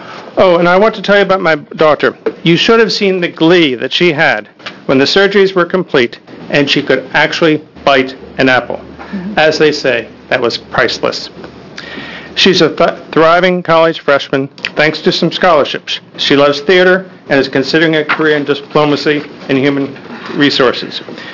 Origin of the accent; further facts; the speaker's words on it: Eugene, Oregon, United States; I come from Eugene.